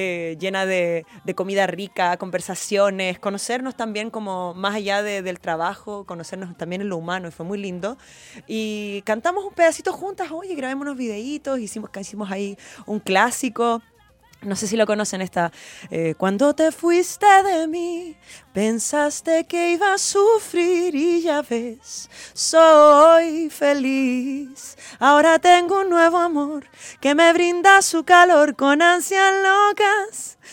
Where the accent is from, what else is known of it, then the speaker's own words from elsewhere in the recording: Chile; soy chilena y estoy haciendo salsa